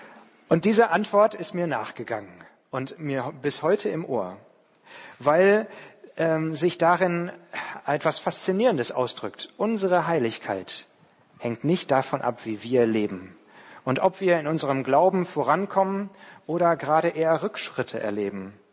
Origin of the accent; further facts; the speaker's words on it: Münster, North Rhine-Westphalia, Germany; Ich bin in Münster in Westfalen groß geworden, eine sehr katholisch geprägte Stadt.